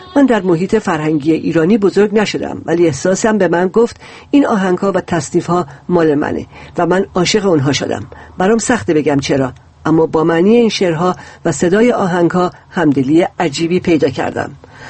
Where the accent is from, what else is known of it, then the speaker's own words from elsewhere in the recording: New York, United States; born there; Persian is a second language; پدر و مادر من آلمانی و هلندی هستند و خودم در نیویورک آمریکا به دنیا آمدم. اما از وقتی با همسر ایرانی هم ازدواج کردم از بسیاری نظرها خودم را ایرانی حس می کنم، اگرچه رسما شهروند ایران نیستم.